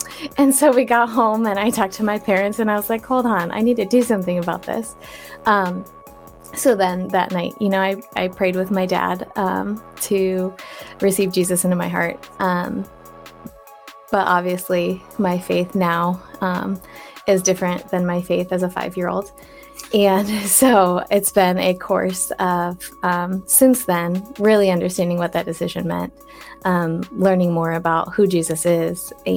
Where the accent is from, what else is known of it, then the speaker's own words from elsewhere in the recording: Canton, United States; I grew up here in Canton, and my family always attended church